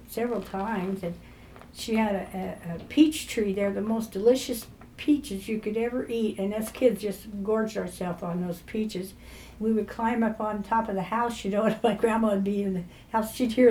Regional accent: Bakersfield, California, United States; Yeah, I was born right here in Bakersfield, in my grandparents' home.

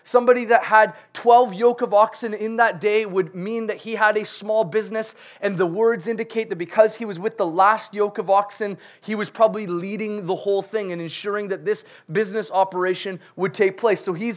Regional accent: Canada; I know that we're Canadian

